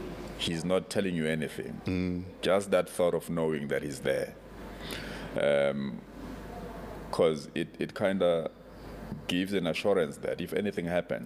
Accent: Emacimbini, KwaZulu-Natal, South Africa; also born or lived in Durban / Umlazi; I was born in Durban. Yeah. But then I grew up in Emacimbini.

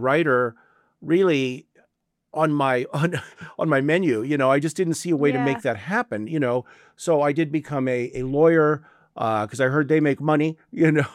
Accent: Denver, Colorado, United States; And I grew up in Denver, Colorado. I'm Native American. I'm an enrolled citizen of the Sichangu Lakota Nation. And our nation is in South Dakota.

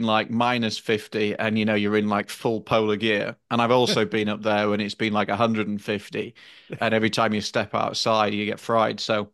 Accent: England, United Kingdom; I'm from Northern England. I'm not posh enough.

